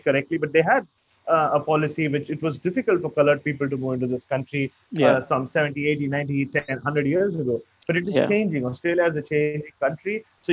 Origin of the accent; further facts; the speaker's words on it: India; As you know, growing up in India, there's a lot of racism.